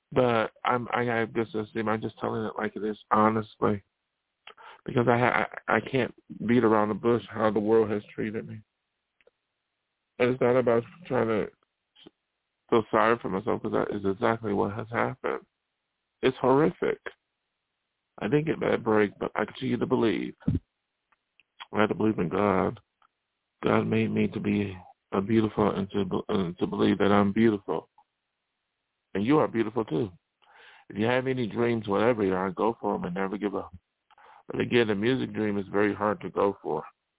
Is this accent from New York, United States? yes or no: yes; Buffalo, New York, United States; And so it's … from my hometown Buffalo.